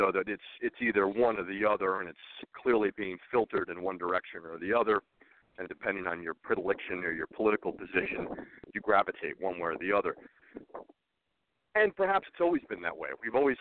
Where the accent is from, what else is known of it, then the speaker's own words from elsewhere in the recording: New Jersey, United States; I'm from New Jersey, but I started in Wyoming as a prison reporter.